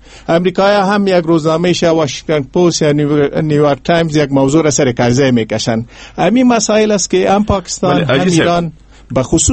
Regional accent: Afghanistan; زه د چا مامور نه یم، زه د افغانستان بچه یم، زه په دغه تربیه شوی یم، ما غوندې میلیون ها و افغانان په دې وطن ځان جار کړی دی

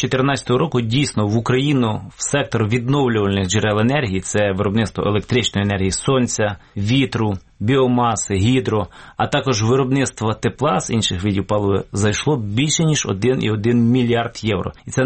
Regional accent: Kamianets-Podilskyi, Khmelnytskyi Oblast, Ukraine; це місто Кам'янець-Подільський. До речі, моє рідне місто

